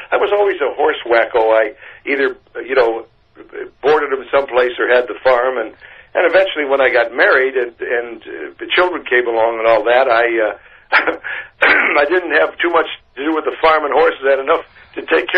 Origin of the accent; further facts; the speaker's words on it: Lackawanna, New York, United States; born there; now in Detroit, United States; I said, I was born in Lackawanna, New York. I said, I'm not a native Detroiter, but I said, I feel like I am.